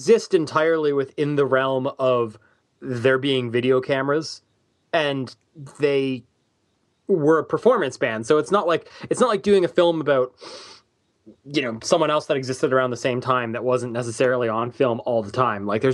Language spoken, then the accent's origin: English; Canada; I'm Canadian